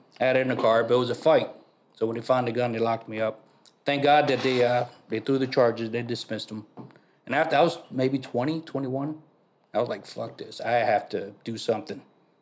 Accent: Philadelphia, Pennsylvania, United States; Well, growing up in South Philly, I was a crazy kid.

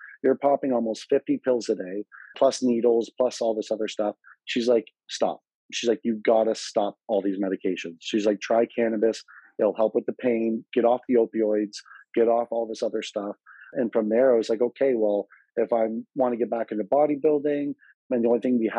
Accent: London, Ontario, Canada; I'm from London, Ontario. I'm actually just moved into a new area

